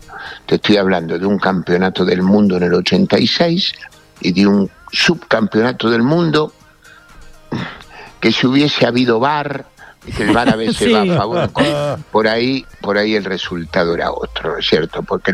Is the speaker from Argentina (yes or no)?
yes; Argentina; Te digo, como argentino el título